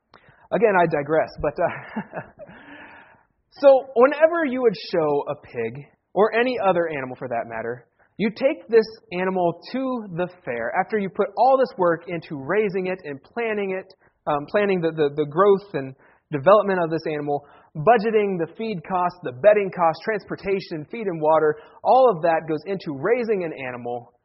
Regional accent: Ohio, United States; I grew up in Wayne County, Ohio, and our fair always fell.

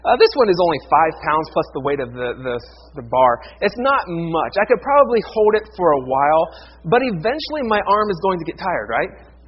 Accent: Ohio, United States; white guys like me from Ohio.

